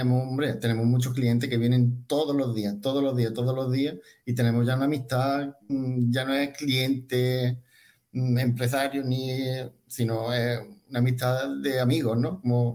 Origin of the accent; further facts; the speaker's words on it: Zahara, Andalusia, Spain; yo quería estarme aquí en Zahara porque hacía mi pueblo, me gusta mucho mi pueblo